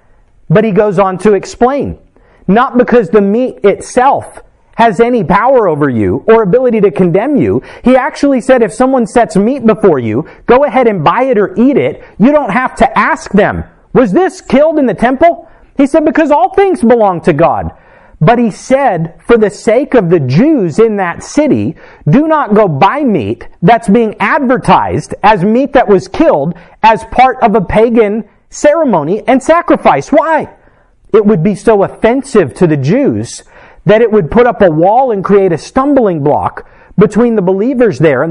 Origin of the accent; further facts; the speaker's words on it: United States; So then it would be possible for me as an American called to preach the gospel